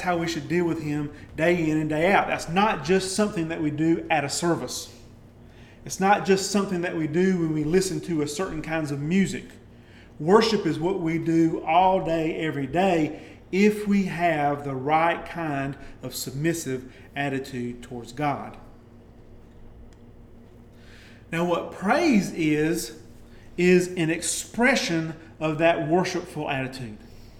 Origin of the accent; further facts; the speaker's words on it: Southern United States, United States; accent: southern; L, it's my southern accent getting really strong there.